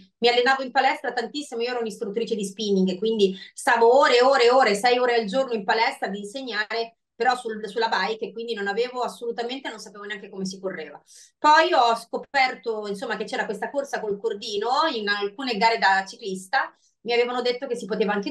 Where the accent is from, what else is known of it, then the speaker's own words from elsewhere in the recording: Naples, Campania, Italy; cioè proprio da napoletana maniera. Mi sono messa tutti i santi a bordo pista.